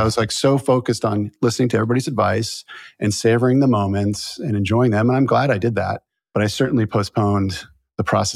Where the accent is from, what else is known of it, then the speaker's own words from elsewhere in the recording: Massachusetts, United States; So I went to Tufts and I grew up in Massachusetts. So I wasn't that far away from home.